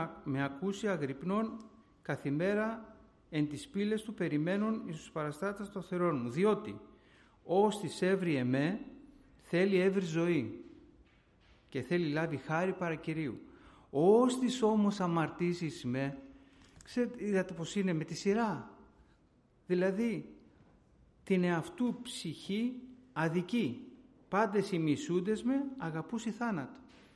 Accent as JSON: {"language": "Greek", "town": "Athens", "region": "Attica", "country": "Greece", "tie": "born there", "said": "Γεννήθηκα τη δεκαετία του 60 εγώ. Γεννήθηκα εδώ στην Αθήνα. Και είμαστε 3 αδέρφια στην οικογένειά μου"}